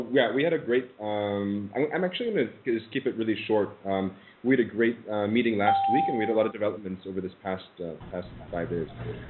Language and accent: English; Cleveland, Ohio, United States; also born or lived in Chicago / London / Beirut / Cape Town; I'm originally from Cleveland, Ohio. Went to college in Chicago. Then I lived in London, Beirut, Cape Town, Baghdad, a number of other cities